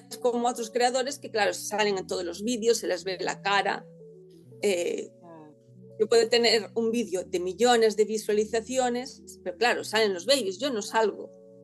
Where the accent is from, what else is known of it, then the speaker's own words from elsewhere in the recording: Noia, Galicia, Spain; tengo puesto que soy de Noia